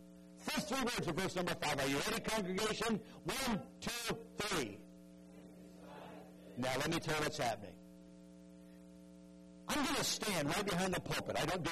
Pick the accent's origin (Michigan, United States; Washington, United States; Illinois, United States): Washington, United States; Seattle; but I was raised in Seattle, so I'm a huge Seattle Seahawks fan.